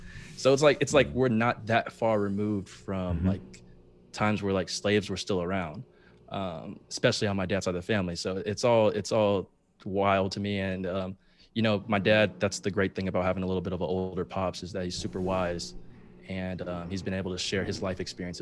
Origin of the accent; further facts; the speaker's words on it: Chicago, Illinois, United States; also born or lived in Mississippi; Grew up in South Side of Chicago. I was born in Mississippi, grew up in South Side of Chicago though.